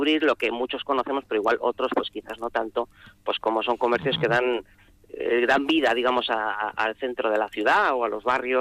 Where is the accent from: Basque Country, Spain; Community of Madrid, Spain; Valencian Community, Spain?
Basque Country, Spain; Vitoria; y los que somos de Vitoria